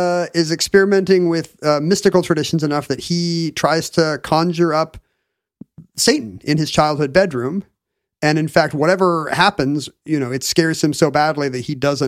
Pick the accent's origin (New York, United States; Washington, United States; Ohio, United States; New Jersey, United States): Washington, United States; because I grew up in Washington State was safe and sane